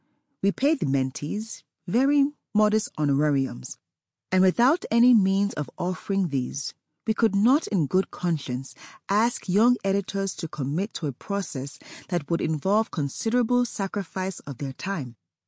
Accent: South Africa; my home country, South Africa, began its first lockdown.

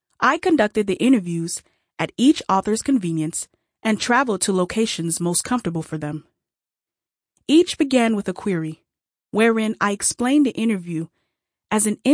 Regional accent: Phoenix, Arizona, United States; I grew up in Phoenix, Arizona, mostly a long distance from branches of extended family up and down the East Coast.

